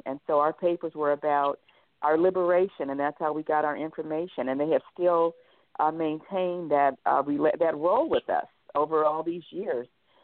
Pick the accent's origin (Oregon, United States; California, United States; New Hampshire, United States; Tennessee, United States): California, United States; San Francisco; I grew up in San Francisco. I'm one of 12 in a generation, first cousins. So there are two who are left in San Francisco, and I'm not one of those two.